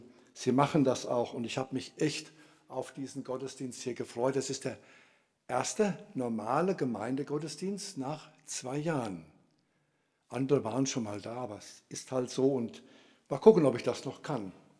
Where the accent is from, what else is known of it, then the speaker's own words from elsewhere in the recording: Bottenhorn, Hesse, Germany; born there; moved away; Geboren bin ich in Bottenhorn. Wer hat denn schon mal was von Bottenhorn gehört? Ah ja, da kommt man der Sache etwas näher, aber ich bin schon lange weg.